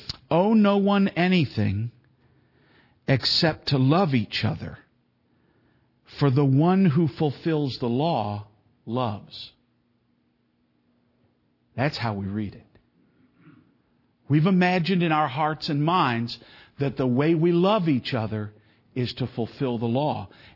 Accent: Scotland, United Kingdom; Jealousy, fits of anger? I always just blame that on my being Scottish.

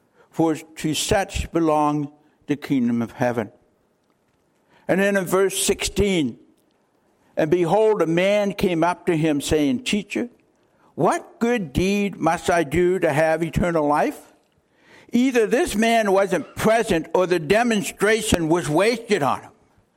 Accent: Canada; moved away as an adult; now in United States; I'm not an American. I'm a Canadian. I immigrated in 1985.

